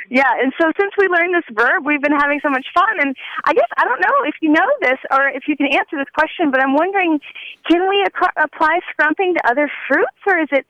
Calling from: Bozeman, Montana, United States; I'm calling from Bozeman, Montana.

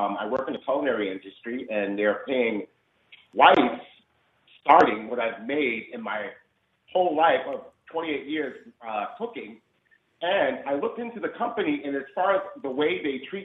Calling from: Everett, Massachusetts, United States; I didn't think you were going to take my call because I was calling from Everett.

